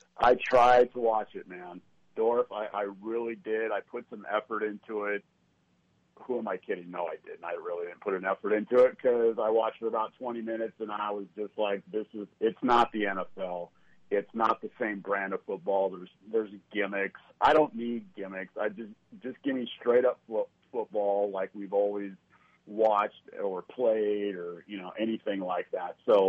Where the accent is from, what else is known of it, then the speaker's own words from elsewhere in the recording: Pacific Northwest, United States; because they're from the Northwest and we're from the Northwest.